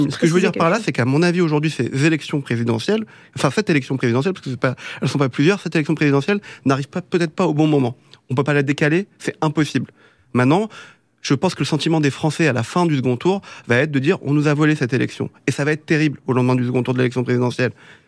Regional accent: France; moi, en tant que Français

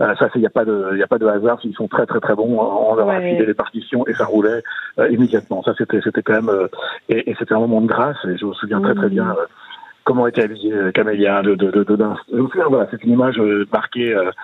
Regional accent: Brittany, France; Moi, je suis breton, je comprends.

